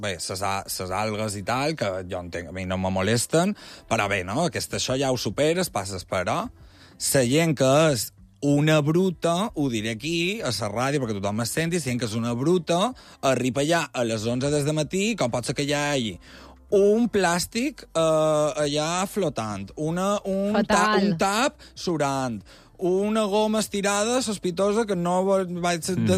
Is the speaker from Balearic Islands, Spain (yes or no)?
yes; Balearic Islands, Spain; Clar, a mi com a mallorquí no me passarà.